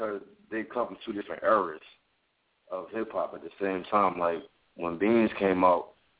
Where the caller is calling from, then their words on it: Philadelphia, Pennsylvania, United States; From Philly.